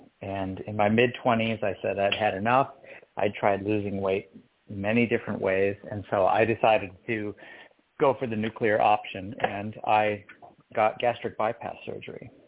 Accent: Vancouver, Washington, United States; So I'm from Washington State, was born and raised here in Vancouver, Washington, and I was an obese kid.

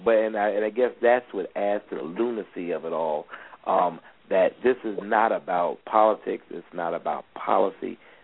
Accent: Brooklyn, New York, United States; And, you know, I'm from Brooklyn, and, you know, you recognize game when you see game.

